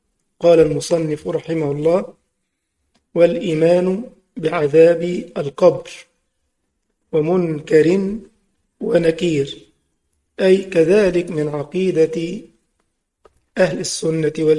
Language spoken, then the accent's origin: Arabic; Egypt; عندنا في مصر يقول لك اللسان، منطقة عندنا اسمها إيش؟ اللسان.